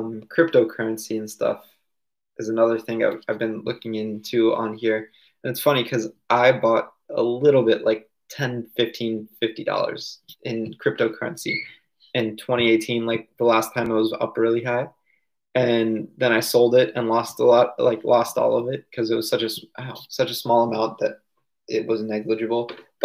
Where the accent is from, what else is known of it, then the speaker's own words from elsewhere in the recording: Maryland, United States; Okay, so I'm at my home where I grew up in Maryland, and I love it here.